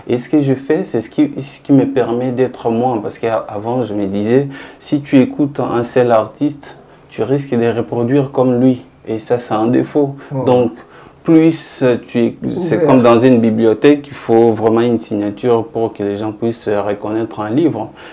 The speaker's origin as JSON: {"language": "French", "town": "Lodja", "region": "Sankuru", "country": "DR Congo", "tie": "born or raised there", "said": "je ne suis pas né dans la capitale. Et là où je suis né, à Lodja, dans une petite ville, c'était vraiment une ville musicale"}